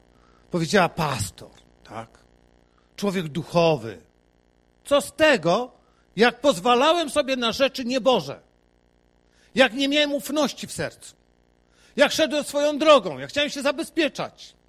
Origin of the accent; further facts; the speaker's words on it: Silesian Voivodeship, Poland; u nas na Śląsku się mówi, Ślązacy, tacy typowi Ślązacy